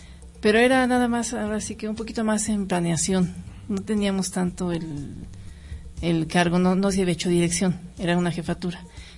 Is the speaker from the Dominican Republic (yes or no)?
no; Pachuca, Hidalgo, Mexico; born there; Yo nací en Pachuca.